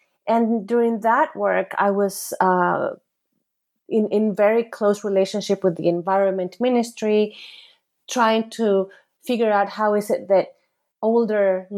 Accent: Costa Rica; English is a second language; So I am originally from Costa Rica

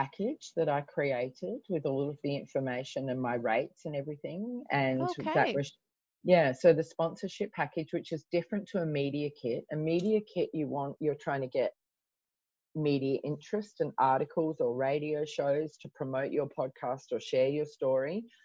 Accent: Australia; it's from my hometown in Australia

